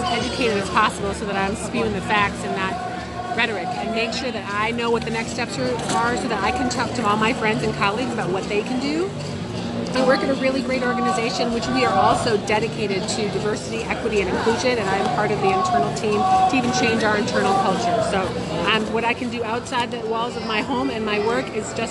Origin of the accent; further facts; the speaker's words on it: Michigan, United States; Originally, I'm from Michigan.